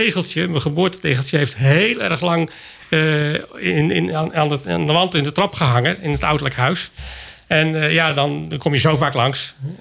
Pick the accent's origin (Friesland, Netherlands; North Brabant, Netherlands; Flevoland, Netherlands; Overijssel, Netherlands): North Brabant, Netherlands; Teteringen; En daar heb ik, wat zal het zijn, 28 jaar doorgebracht. Dus ik ben opgegroeid in Teteringen.